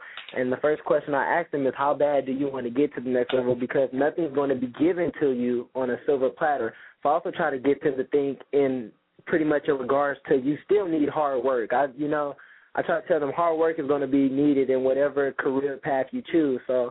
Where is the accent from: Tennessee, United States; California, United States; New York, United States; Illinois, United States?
California, United States; Compton; just because I was raised in Compton, I was born here, doesn't mean I have to adapt to the lifestyle what goes on in Compton.